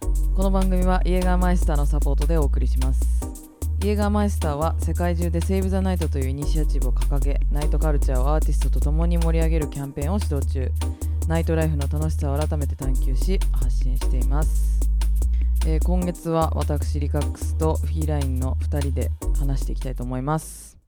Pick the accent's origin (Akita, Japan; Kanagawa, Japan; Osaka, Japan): Kanagawa, Japan; Yokohama; born there; じゃあゼロ、私は病院は横浜ですね